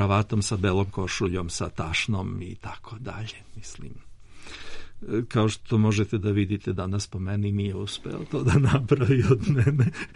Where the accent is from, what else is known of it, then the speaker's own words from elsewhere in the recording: Belgrade, Serbia; also born or lived in Šabac; Ja sam rođen u Šapcu, tamo sam proveo samo rano detinjstvo, a sa 6 godina doselili smo se u Beograd i od tad živim u Beogradu do pre 4 godine.